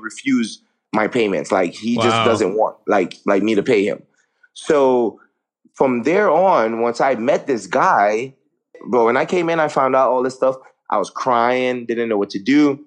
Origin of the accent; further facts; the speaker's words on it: Haiti; when I was a kid, bro, growing up in Haiti, I had never gone to the dentist at all.